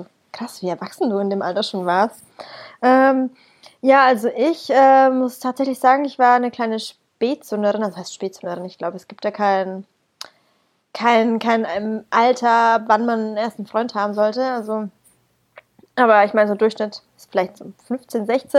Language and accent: German; Germany; gell, du bist Türke. Also nee, ich bin Deutscher.